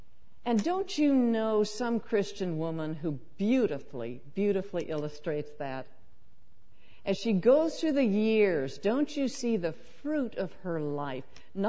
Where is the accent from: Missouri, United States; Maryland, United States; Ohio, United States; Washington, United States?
Washington, United States; also born or lived in Oregon; I was born in Oregon and grew up in Washington. I love evergreens.